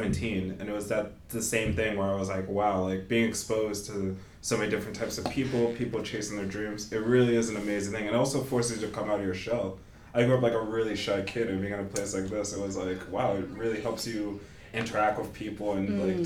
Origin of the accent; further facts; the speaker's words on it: New York, United States; I grew up partially in Rockland County, which is outside of the city.